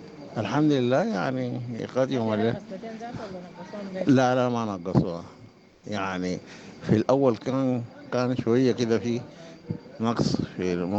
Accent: Khartoum, Sudan; بغسل كلى وأساسا جاي من الخرطوم

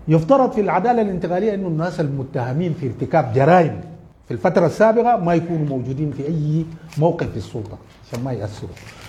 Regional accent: Darfur, Sudan; لكن في ظل هذه الظروف انا من دارفور

